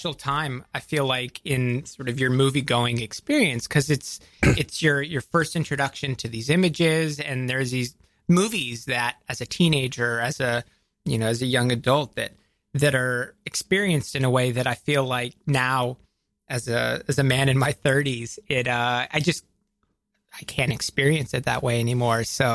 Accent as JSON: {"language": "English", "region": "Georgia", "country": "United States", "tie": "born or raised there", "said": "I grew up outside of Atlanta, Georgia."}